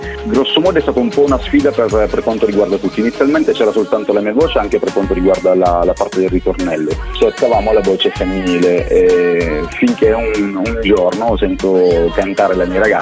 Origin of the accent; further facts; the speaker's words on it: Sicily, Italy; io mi sono associato ad uno studio di Bergamo che tra l'altro sono tutti siciliani, due del mio paese